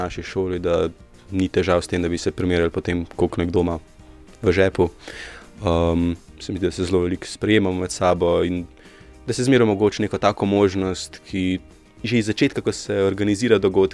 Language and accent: Slovenian; Ljubljana, Central Slovenia, Slovenia; sem iz Prašnički, iz Device Marije na Polju